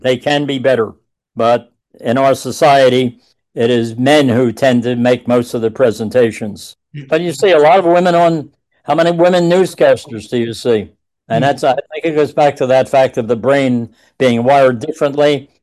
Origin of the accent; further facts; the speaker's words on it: Philadelphia, Pennsylvania, United States; I'm from Philadelphia.